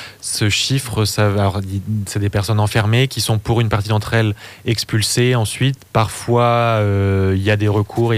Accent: Bordeaux, Nouvelle-Aquitaine, France; Alors pour ce qui est de chez nous à Bordeaux

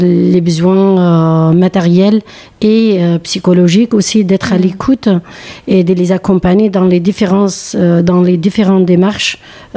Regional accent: Derik, Al-Hasakah Governorate, Syria; French is a second language; Donc, je suis de Derik, pas très loin de Tigre.

